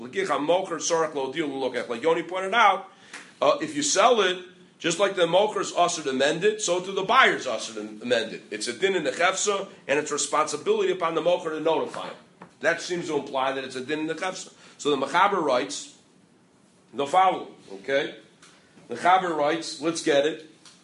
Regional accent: Midwest, United States; But I don't know, maybe because I'm from the Midwest, I don't know about East.

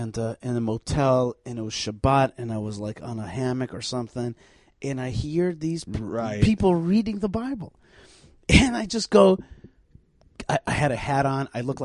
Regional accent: Israel; I'm like, I'm from Israel.

